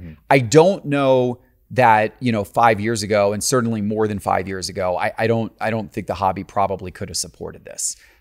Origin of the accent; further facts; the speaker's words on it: Florida, United States; I see it like even in Atlanta and, you know, I grew up in Florida.